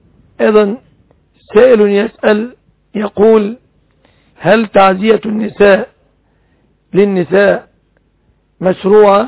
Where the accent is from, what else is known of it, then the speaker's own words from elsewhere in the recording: Egypt; في بلادنا مصر